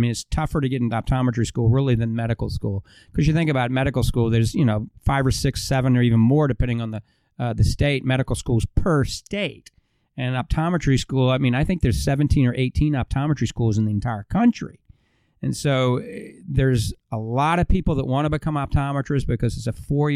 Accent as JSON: {"language": "English", "town": "New Orleans", "region": "Louisiana", "country": "United States", "tie": "born there", "said": "So I was born in New Orleans, Louisiana. September 15th, 1961. I'm 55 years old now."}